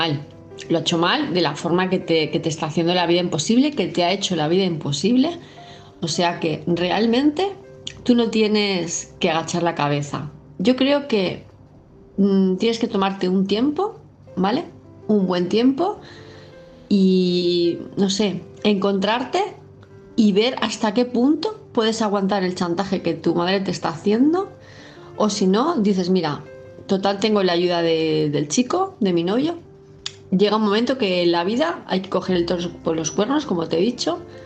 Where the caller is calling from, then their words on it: Palma, Balearic Islands, Spain; de Palma de Mallorca